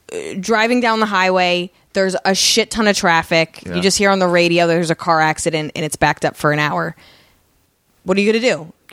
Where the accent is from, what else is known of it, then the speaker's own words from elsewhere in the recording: New Jersey, United States; Like, I'm from Jersey, and we just don't pronounce things.